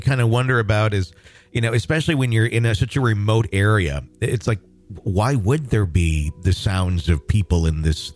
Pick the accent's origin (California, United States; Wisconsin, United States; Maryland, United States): Wisconsin, United States; also born or lived in Michigan; I grew up in Wisconsin, and I lived in Michigan too for a while over in the Traverse City area.